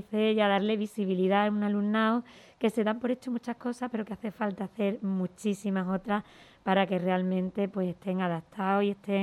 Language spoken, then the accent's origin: Spanish; Andalusia, Spain; aunque soy gaditana